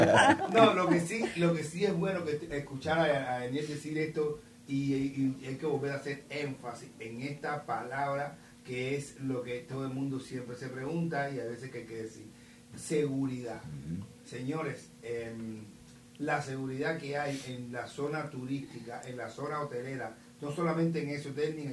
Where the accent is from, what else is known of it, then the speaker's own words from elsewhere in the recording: Mexico; Yo imagino que como son los mexicanos, como nosotros mexicanos, en el servicio